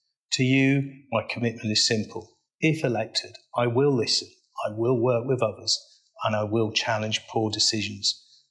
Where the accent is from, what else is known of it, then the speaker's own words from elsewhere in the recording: Jersey; You know, I grew up in St. John and I raised my family there.